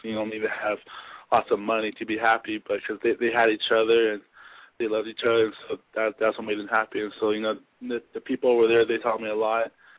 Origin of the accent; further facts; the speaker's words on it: California, United States; I really didn't really know too much about them since I grew up in Southern California.